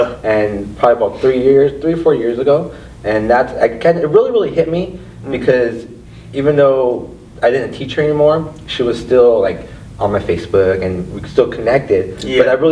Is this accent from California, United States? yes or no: yes; Pomona, California, United States; I grew up in Pomona, so tough neighborhood.